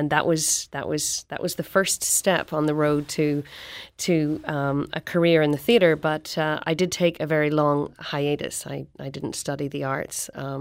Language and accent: English; Ireland; growing up in Ireland, even as a singer, I refused to sing that song.